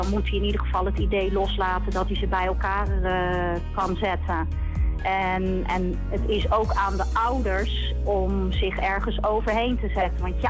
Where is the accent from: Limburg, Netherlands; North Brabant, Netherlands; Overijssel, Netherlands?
North Brabant, Netherlands; Breda; Hoi, ik kom uit Breda.